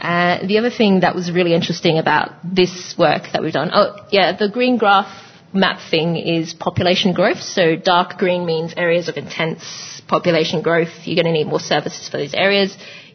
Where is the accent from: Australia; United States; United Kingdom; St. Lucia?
Australia; Sydney, New South Wales; because we're from Sydney